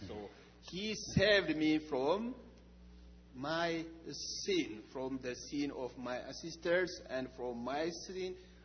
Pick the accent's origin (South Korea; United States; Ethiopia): Ethiopia; English is a second language; I'm from Ethiopia. So, I've been born in Christian family. Orthodox Christian in Ethiopia